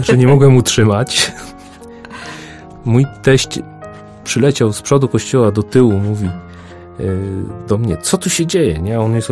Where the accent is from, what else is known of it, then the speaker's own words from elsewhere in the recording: Gliwice, Silesian Voivodeship, Poland; Ja pochodzę z dzielnicy Gliwic-Sośnica